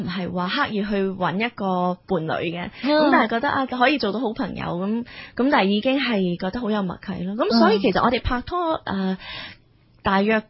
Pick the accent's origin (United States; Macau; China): United States; California; now in Hong Kong; 我喺美国长大啦，咁原来我老公都喺美国长大嘅，系亦都系加州。咁我哋其实读同一间大学，但系佢就系读 business， 我就系读broadcasting 嘅。咁我哋两个就系啦系啦，两个就回流咗翻香港工作啦。